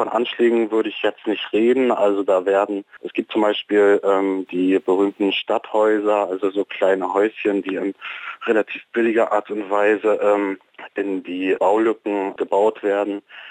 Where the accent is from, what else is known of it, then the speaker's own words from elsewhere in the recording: Leipzig, Saxony, Germany; Und man fragt sich so als Leipziger